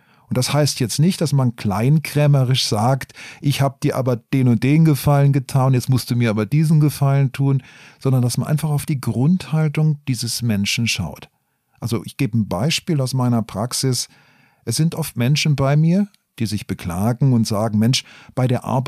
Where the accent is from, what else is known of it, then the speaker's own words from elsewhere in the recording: Baden-Württemberg, Germany; ich komme eigentlich aus dem Schwarzwald